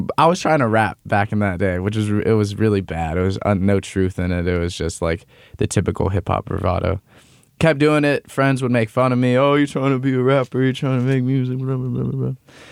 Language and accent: English; Loomis, California, United States; because I grew up in Loomis